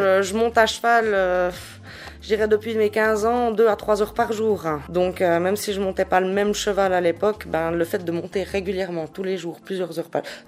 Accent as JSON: {"language": "French", "region": "Neuchâtel", "country": "Switzerland", "said": "Je suis de Neuchâtel au départ, mais j'ai beaucoup voyagé."}